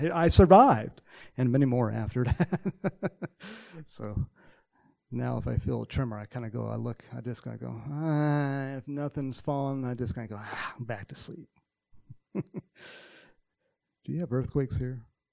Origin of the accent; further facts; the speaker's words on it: Texas, United States; born there; accent: Texas; moved away; also born or lived in California; I was born in Texas. I have a little Texas accent sometimes, depending on who I'm talking to. And but my family moved out to California in 1968.